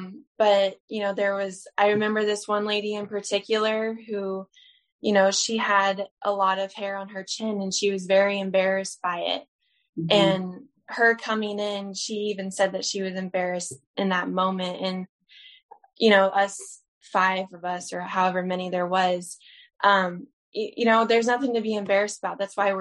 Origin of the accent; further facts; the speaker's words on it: Queen Creek, Arizona, United States; I am from Queen Creek, Arizona, and I live in the East Valley.